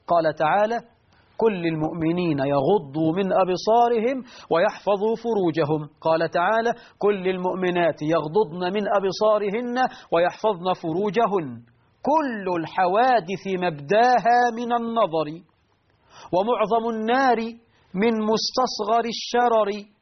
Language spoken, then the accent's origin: Arabic; Egypt; بقى عندنا في مصر 12 مليون عانس، لأننا نغالي في المهور